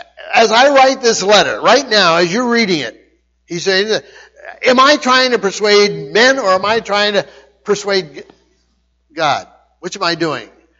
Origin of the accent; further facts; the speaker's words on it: Shickshinny, Pennsylvania, United States; I'm from Shikshini. Anyone from Shikshini, you'll know that they're not eloquent in speech.